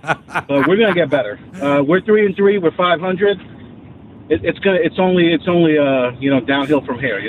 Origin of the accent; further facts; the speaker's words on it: New York, United States; Real football fans know I'm from New York.